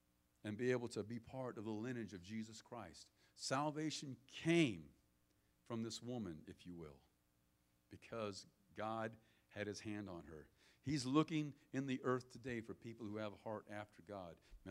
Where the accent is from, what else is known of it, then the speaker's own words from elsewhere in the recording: Marysville, California, United States; But I've seen it in my own hometown of Marysville, California. My hometown was famous this week.